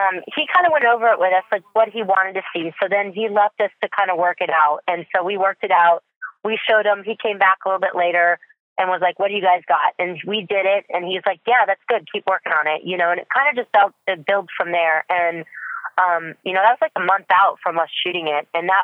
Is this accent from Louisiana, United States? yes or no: no; Florida, United States; also born or lived in Charlotte, United States / California; I'm from Florida, was born in Charlotte, North Carolina, raised in Florida.